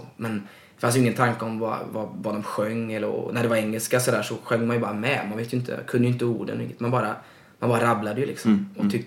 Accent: Stenungsund, Västra Götaland County, Sweden; jag kom ju från Stenungsund då, en mindre stad eller en tätort ska man väl säga

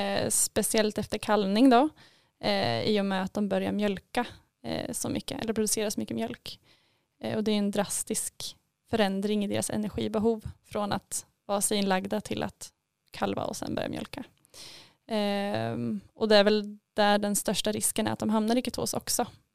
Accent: Norrköping, Östergötland, Sweden; Ja, och jag är från Norrköping

